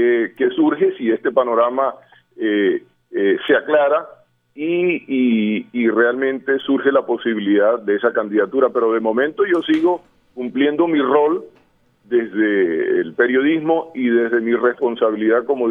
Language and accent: Spanish; Barranquilla, Atlántico, Colombia; quién como barranquillero, como alguien que ama la ciudad, que la ha sentido, que la ha vivido